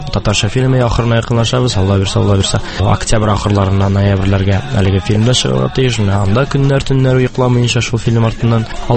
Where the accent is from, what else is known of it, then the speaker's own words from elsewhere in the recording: Nurma, Tatarstan, Russia; Мин Балтач районыннан, Нурма авылыннан. Шунда туып үстем, мәктәптә йөрдем. 9 елдан соң Аллаһка шөкер дип киттем Аршага. 5 елны тәмамладым да, шуннан киттем Казанга, Культура университетына.